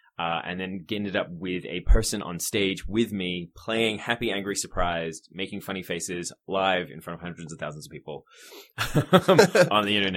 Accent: Australia; It's a joke I do a lot. Depends. I'm Australian by origin, so I mix my accent up a little.

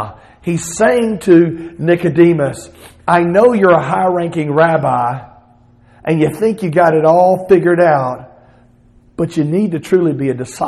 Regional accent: the South, United States; accent: southern; I say that with my southern accent.

